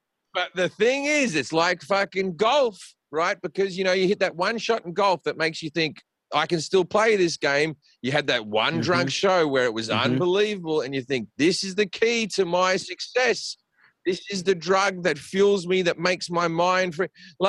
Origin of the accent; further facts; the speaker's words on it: Australia; I always talk to guys I grew up with in Australia